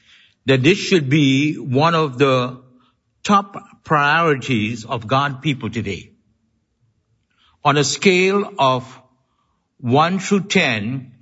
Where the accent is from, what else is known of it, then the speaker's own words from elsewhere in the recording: Trinidad & Tobago; in my home country in Trinidad in the West Indies